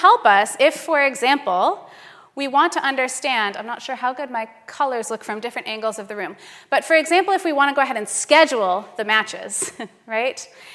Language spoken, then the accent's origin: English; United States; but I am American and I didn't want to escalate any tension